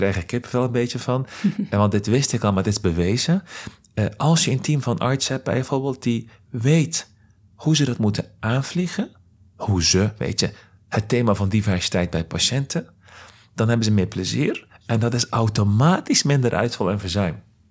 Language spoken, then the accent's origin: Dutch; Veghel, North Brabant, Netherlands; toen ik klein was in Veghel, waar ik geboren ben